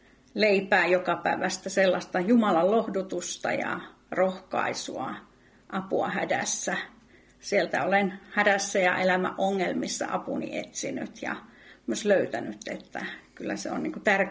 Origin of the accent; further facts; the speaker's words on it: Kuopio, North Savo, Finland; also born or lived in Western Finland; Mä olen kotoisin Kuopiosta, että sieltä olen tänne valunut Etelä-Suomeen, Länsi-Suomen kautta.